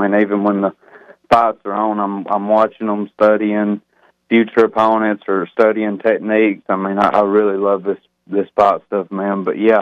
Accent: Pisgah, Alabama, United States; I'm actually from a little bitty tiny town in the northeastern corner of Alabama, man. It's called Pisgah. It's up on Sand Mountain.

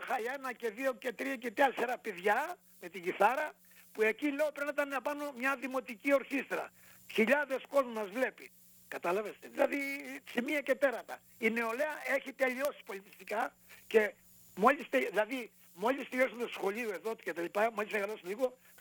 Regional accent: Greece; moved away; πάμε καλά μόνο σε εμάς που ήρθαμε από την Ελλάδα και οι οποίοι κάθε μέρα αραιώνουμε, ξέρεις.

